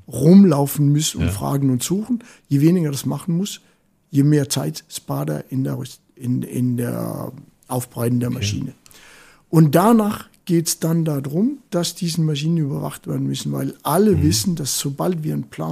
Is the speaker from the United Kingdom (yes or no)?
no; Denmark; German is a second language; ich komme ja aus Dänemark